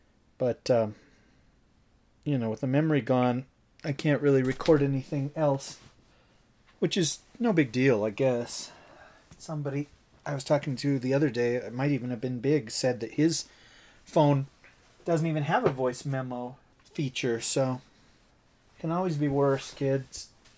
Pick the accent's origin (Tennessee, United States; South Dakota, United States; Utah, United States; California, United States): Utah, United States; Pingo; I grew up in Pingo, Utah, and graduated from Praiseden High School in 2007.